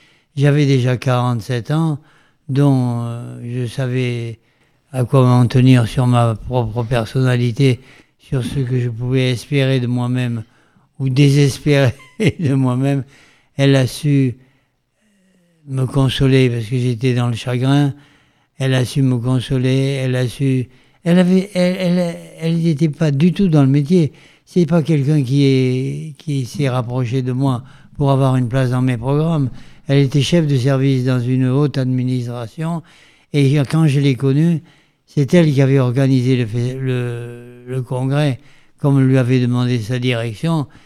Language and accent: French; Bordeaux, Nouvelle-Aquitaine, France; now in Paris, France; Je suis un petit Bordelais monté à Paris en 1950